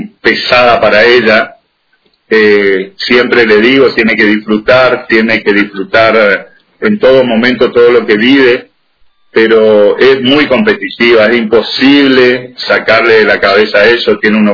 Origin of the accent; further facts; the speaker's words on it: Ituzaingó, Corrientes, Argentina; en Ituzaingó Corrientes, de donde soy yo